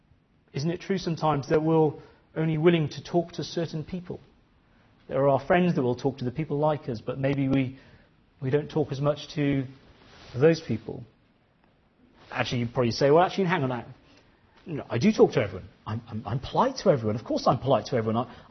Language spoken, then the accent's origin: English; India; When I was growing up in India